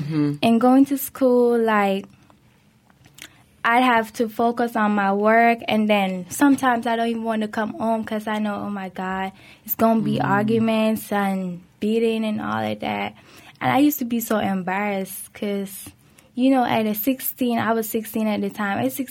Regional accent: Jamaica; I'm Jamaican history, so I was living in Jamaica until he migrated when I was like 5 and so forth.

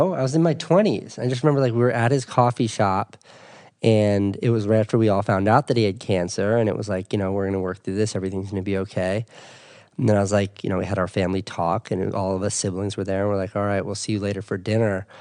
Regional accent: New England, United States; I'm from New England. I used to live in Boston.

